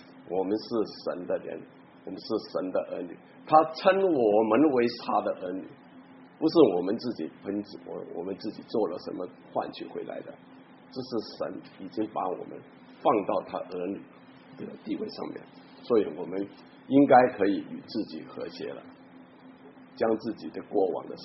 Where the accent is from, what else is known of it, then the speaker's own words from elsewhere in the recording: China; 我们中国人教从小就教小孩子要背很多那个小孩子的那个诗，